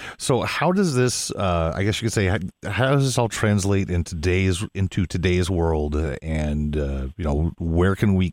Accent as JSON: {"language": "English", "town": "Waterloo", "region": "Iowa", "country": "United States", "tie": "born or raised there", "said": "I grew up in Waterloo, Iowa. I don't know how familiar you are with that, but it's it's one of the cities of Iowa."}